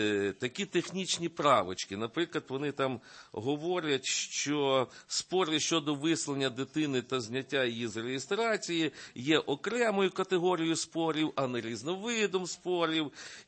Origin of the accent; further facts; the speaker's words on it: Kolomyia, Ivano-Frankivsk Oblast, Ukraine; при виконавчому комітеті Коломийської міської ради, це моє рідне місто